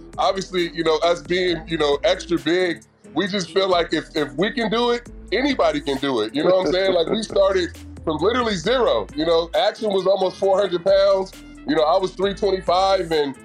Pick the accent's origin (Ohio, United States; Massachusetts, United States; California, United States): California, United States; Vallejo; born or raised there